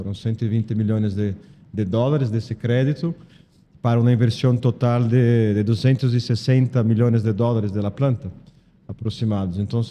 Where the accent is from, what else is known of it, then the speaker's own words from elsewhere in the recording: Brazil; Spanish is a second language; now in Bolivia; yo soy de Brasil, creo que se percibe por mi acento, ¿no? Sí. Pero ya estoy acá en Bolivia 8 años, ¿no? En Brasil yo trabajé muchos años en Votorantim, en Grupo Votorantim, en la parte de cementos también. Y hace 8 años vine